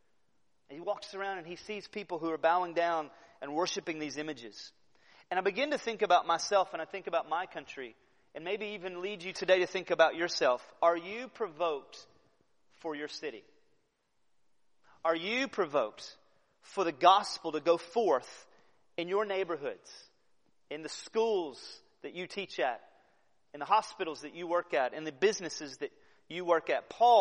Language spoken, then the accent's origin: English; United States; Being American here, sometimes in a country that's different